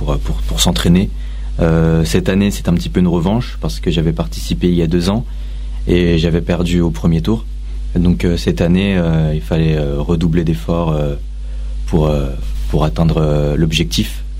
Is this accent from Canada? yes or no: no; Montmorency, Île-de-France, France; born there; Je suis né à Montmorency.